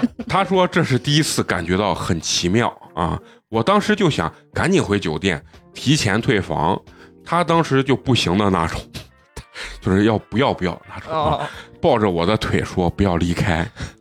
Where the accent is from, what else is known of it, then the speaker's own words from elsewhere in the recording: Xi'an, Shaanxi, China; accent: Xi'an dialect; 用是咱们西安话就是纯闲人啊，寒人